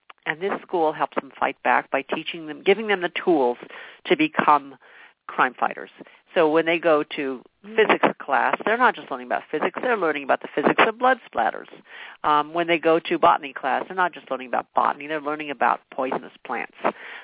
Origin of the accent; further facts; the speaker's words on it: San Diego, California, United States; I grew up in San Diego.